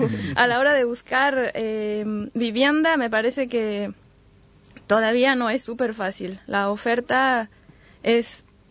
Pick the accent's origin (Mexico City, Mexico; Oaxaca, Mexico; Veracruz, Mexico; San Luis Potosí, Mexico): Mexico City, Mexico; moved away as an adult; now in France; Yo me fui de México... Hace 7 años me mudé a Francia, en donde hice una maestría en periodismo